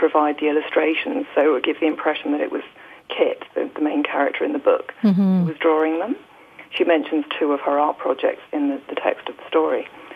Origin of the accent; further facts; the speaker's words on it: England, United Kingdom; As you may guess from my accent, I'm originally from England. And when I was around 9 years old, my parents had this grand plan to move us all to Canada.